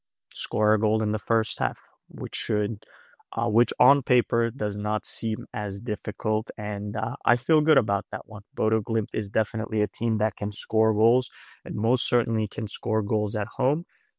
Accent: Turkey; But from a nationality standpoint, I would have wanted them to proceed for Turkey's chances of, you know, bet

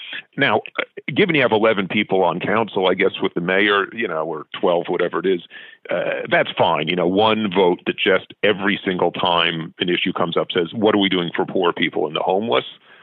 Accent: New York City, New York, United States; I grew up in New York City, and, you know, the fancy neighborhood was the Upper East Side

